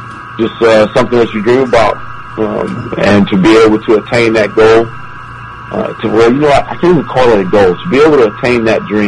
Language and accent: English; Oakland, California, United States; I'm actually from Oakland. I'm born and raised.